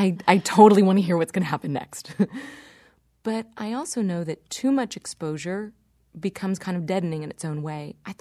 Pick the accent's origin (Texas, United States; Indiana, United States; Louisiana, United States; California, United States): Texas, United States; Dallas; I grew up in Dallas wondering why.